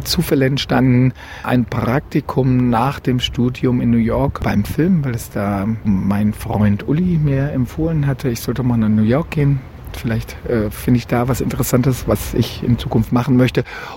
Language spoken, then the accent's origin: German; Pattensen, Lower Saxony, Germany; bin ich größtenteils in Pattensen bei Hannover aufgewachsen und bin dort zur Schule gegangen